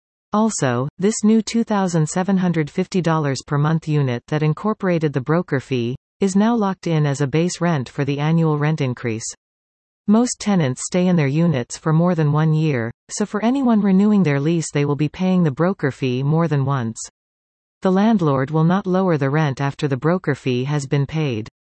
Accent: Ohio, United States; moved away as an adult; now in New York City, United States; I'm a transplant from Ohio who navigated the New York City rental landscape when I moved here 17 years ago.

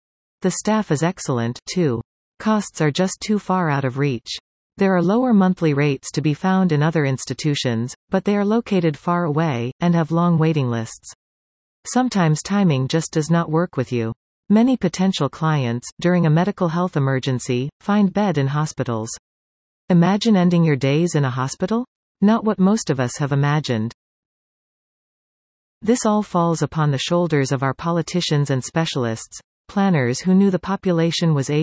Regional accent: Bradford, Ontario, Canada; Investigating in my hometown of Bradford, Ontario

